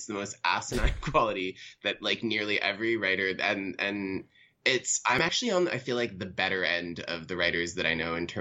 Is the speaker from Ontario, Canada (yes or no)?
no; Vancouver, British Columbia, Canada; so I'm from Vancouver